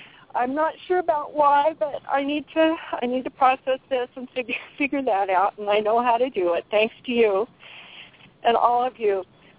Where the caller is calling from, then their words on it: Colorado, United States; in Southwest Colorado, a friend of Carrie's.